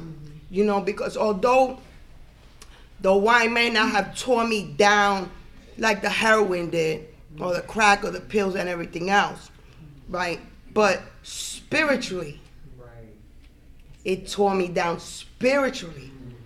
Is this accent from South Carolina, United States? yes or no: no; New York, United States; my very first convention in New York, I'm from New York, actually. I don't know if you noticed.